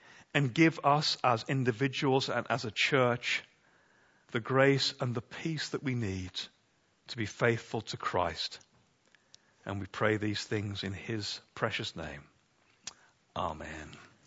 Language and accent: English; United Kingdom; Peter, I'm afraid we're British.